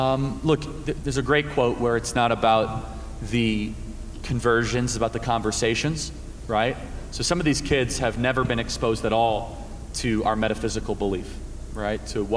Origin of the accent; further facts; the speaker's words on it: Chicago, Illinois, United States; So I grew up in Chicago, the fun thing about being from Illinois